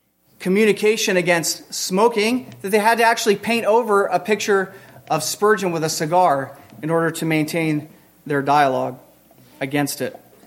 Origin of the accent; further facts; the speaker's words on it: Pennsylvania, United States; I grew up outside of Amish and Mennonite country in Pennsylvania.